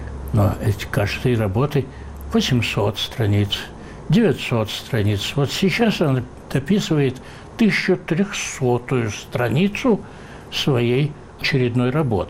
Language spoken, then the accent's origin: Russian; Georgia; я сам армянин, который родился и вырос в Грузии.